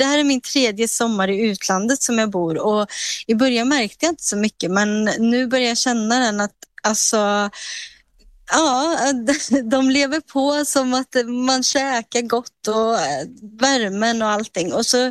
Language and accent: Swedish; Sweden; moved away as an adult; när jag bodde i Sverige, alltså jag är ändå född i Sverige och bott där tills jag var 36 år